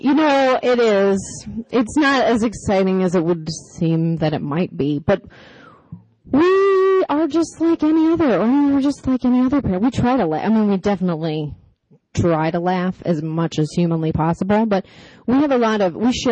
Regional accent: Canada; I'm Canadian. I'm a citizen of Canada so far, working on my citizenship.

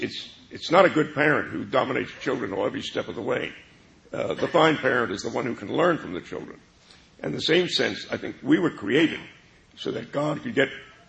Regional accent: Brooklyn, New York, United States; because I grew up in Brooklyn. I was a nice Jewish middle-class boy in Brooklyn.

